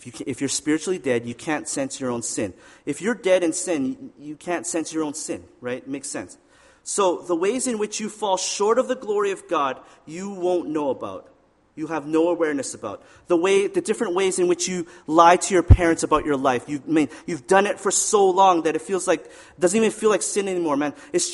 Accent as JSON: {"language": "English", "region": "Saskatchewan", "country": "Canada", "tie": "born or raised there", "said": "I grew up in Saskatchewan."}